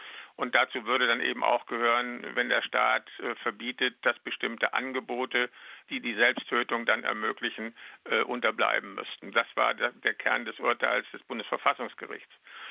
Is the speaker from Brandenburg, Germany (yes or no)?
no; Saxony, Germany; born there; Ich bin kein gebürtiger Westfale, sondern gebürtiger Sachse.